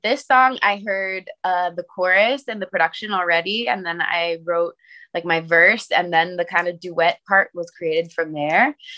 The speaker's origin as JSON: {"language": "English", "region": "Kentucky", "country": "United States", "tie": "born there", "said": "Yeah, I was born in Kentucky. I didn't actually grow up there though"}